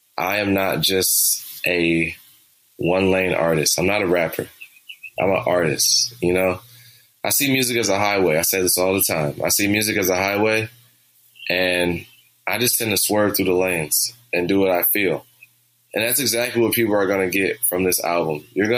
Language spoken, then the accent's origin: English; Detroit, Michigan, United States; I'm from Detroit, you know, the Motor City. So it's just auto shops up and down every street. And we lived about three doors down from the corner of Grand River and what was that, 7 Mile.